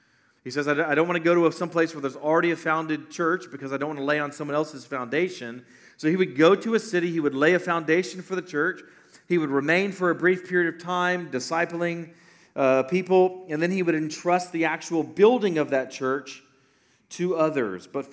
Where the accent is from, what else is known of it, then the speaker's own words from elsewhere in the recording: Texas, United States; which doesn't make sense to us because we're from Texas, right?